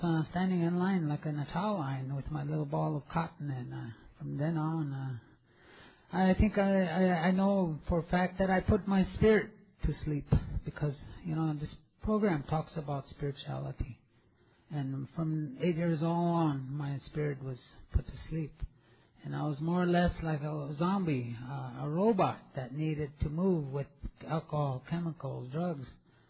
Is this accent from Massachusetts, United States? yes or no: no; Rosebud, South Dakota, United States; also born or lived in St. Paul, Minnesota; I come from Rosebud, South Dakota, by way of St. Paul, Minnesota.